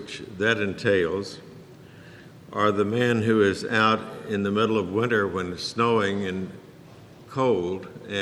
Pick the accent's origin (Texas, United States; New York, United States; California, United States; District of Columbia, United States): Texas, United States; I grew up in Texas where unions were almost a bad word.